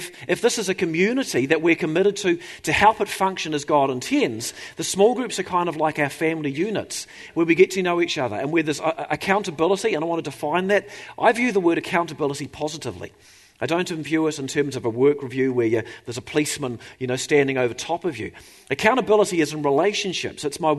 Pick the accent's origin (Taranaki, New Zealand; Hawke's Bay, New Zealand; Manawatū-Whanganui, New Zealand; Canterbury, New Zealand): Taranaki, New Zealand; Hawera; I come from Hawera, you'd know, in South Taranaki. Originally, I still feel like I know half the people in Hawera because I spent 25, 27 years of my life in that community.